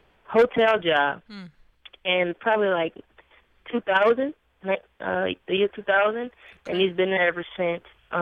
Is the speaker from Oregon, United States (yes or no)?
no; New Orleans, Louisiana, United States; from New Orleans. I was born and raised in the Calio Project, the public housing resident in New Orleans. So I grew up in public housing.